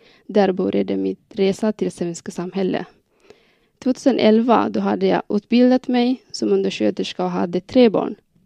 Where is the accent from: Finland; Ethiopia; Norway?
Ethiopia; Oromia; first language Oromo; Swedish is a second language; moved away as an adult; now in Sweden; Jag kommer ursprungligen från östra Etiopien i Oromo län. Mitt modersmål är oromifa. Jag talar arabiska och svenska. Vi har kommit till Sverige sedan 2004 i augusti. Då bodde vi i Husum.